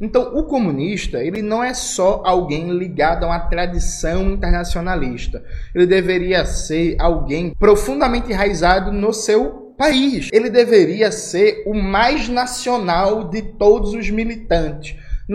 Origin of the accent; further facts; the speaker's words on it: Brazil; eu tenho algumas tarefas que são tarefas existenciais enquanto brasileiro, mas são tarefas também militantes de compreender o nosso povo.